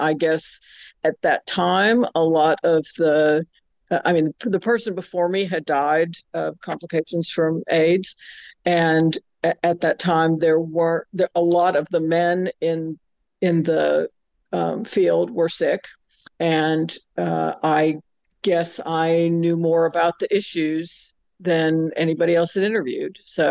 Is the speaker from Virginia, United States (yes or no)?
no; Pennsylvania, United States; In my personal life, I mean, I grew up in Pennsylvania.